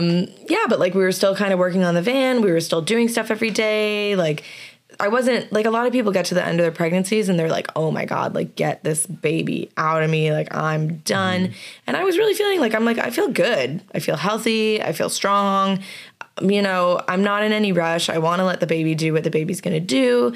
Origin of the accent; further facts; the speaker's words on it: Canada; being that I'm a Canadian citizen and we have plans to kind of relocate back to Canada, have the support of my family and friends here